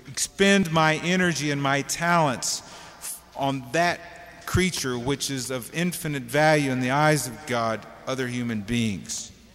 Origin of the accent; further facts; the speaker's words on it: United States; I've felt guilty about being American, you know, so rich, so blessed, really, you've had everything, you know.